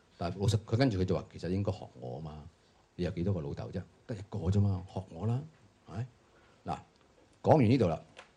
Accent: Hong Kong; 哥林多人分分钟好像我们香港人一样的

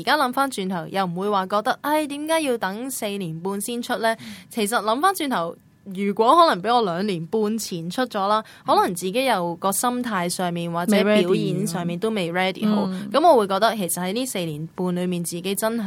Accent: Hong Kong; 我自己由细到大都在香港长大

